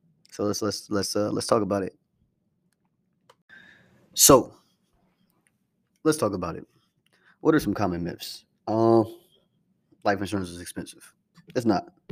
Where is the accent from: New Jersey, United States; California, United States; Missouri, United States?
California, United States; Oakland; One thing that I've experienced in my life growing up in Oakland and is traveling as much as